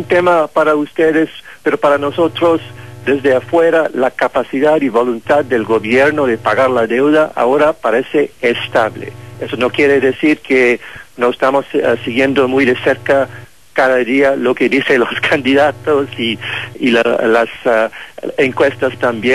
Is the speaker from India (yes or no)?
yes; India; Soy de la India.